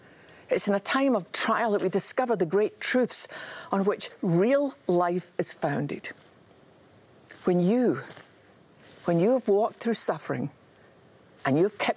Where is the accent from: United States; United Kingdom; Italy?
United Kingdom; Scotland; Now, I grew up in Scotland with a lot of granite buildings.